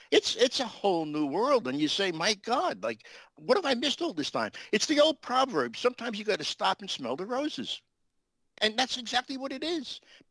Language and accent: English; Brooklyn, New York, United States; You know, I grew up in Brooklyn, New York, okay? I'm a city kid.